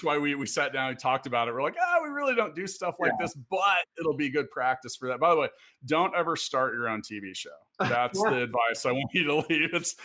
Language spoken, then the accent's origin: English; Kansas City, Missouri, United States; one of the goals I'd like to see of my hometown here in KC is to get into that conversation with Denver.